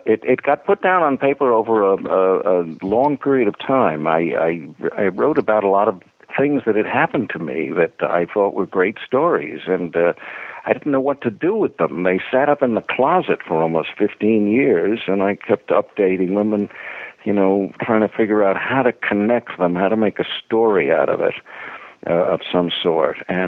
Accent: New York City, New York, United States; born there; I was born in New York City. I was taken to the theater at an early age

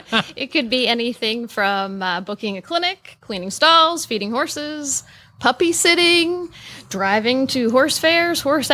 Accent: New Jersey, United States; I grew up riding ponies in South Jersey.

